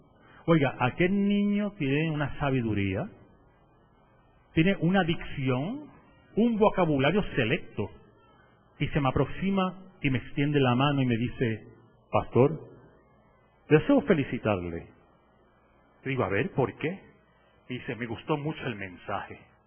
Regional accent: Aguadilla, Puerto Rico; Cuando yo pastoreaba en Aguadilla, yo soy natural de Aguadilla, donde las piedras cantan y el rocío de la montaña baja hasta el mar y en él se baña

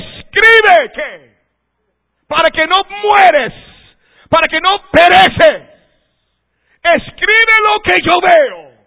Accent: United States; Spanish is a second language; un negrito americano pastorando una iglesia de mexicanos, y yo no hablaba español

